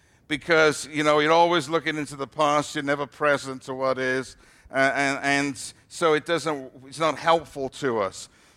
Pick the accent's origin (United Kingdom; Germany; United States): United Kingdom; Wales; When I was a kid, I grew up in Wales, and therefore I was very nostalgic.